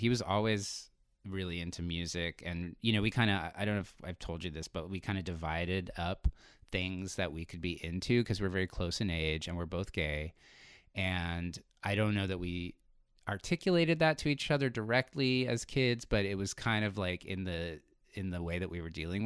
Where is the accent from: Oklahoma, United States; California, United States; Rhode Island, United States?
California, United States; San Diego; also born or lived in Los Angeles; I grew up in San Diego, California, and I moved to LA in the early 90s and lived there for about 20 some years.